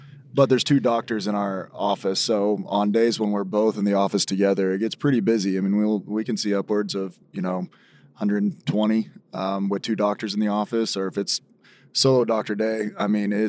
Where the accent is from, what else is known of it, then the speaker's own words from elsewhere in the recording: Illinois, United States; So, I'm from Illinois. I went to University of Illinois undergrad, went to Southern Illinois for dental school